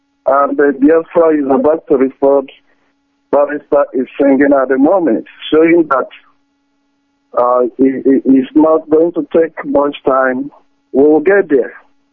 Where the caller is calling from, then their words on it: Malaysia; I'm calling from Malaysia.